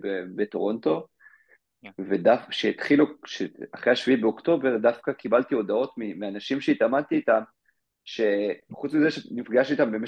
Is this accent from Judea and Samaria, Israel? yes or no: yes; Kfar Etzion, Judea and Samaria, Israel; גדלתי בקיבוץ כפר עציון, בגוש עציון